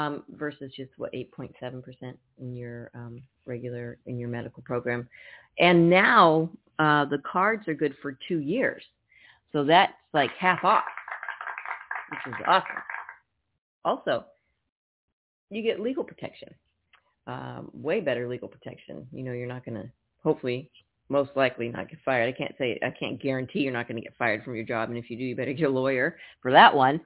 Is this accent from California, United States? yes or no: yes; Napa, California, United States; Some people said I had an accent. They're like, where are you from? I'm from Napa, of all places. I don't think Napa has an accent, except for Valley Girl, right?